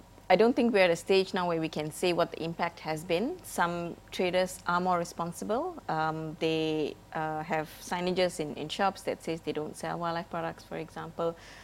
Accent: Malaysia; as a Malaysian, working in Malaysia

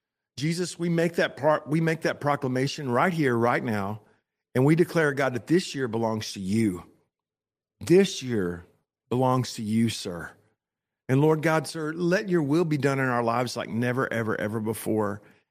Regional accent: Joshua, Texas, United States; I was from Joshua, Texas.

